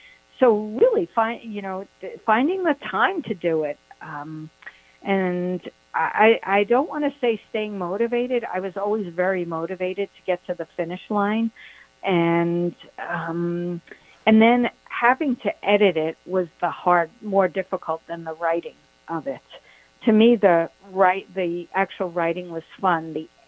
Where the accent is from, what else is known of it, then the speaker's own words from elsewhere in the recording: Brooklyn, New York, United States; I didn't think you could. Actually, born and raised in Brooklyn, New York.